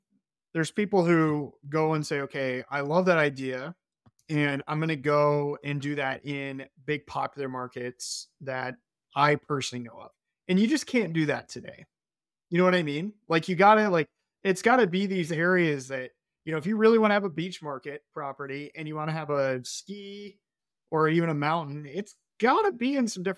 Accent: Southeast, United States; now in New York, United States; I'm not from here. I'm actually from the Southeast. And growing up, you like in the Southeast, you just have a disdain for the Northeast.

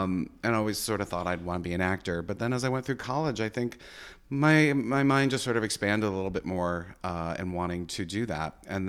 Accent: Nashua, New Hampshire, United States; Well, I grew up in Nashua, New Hampshire, and going to theater all the time.

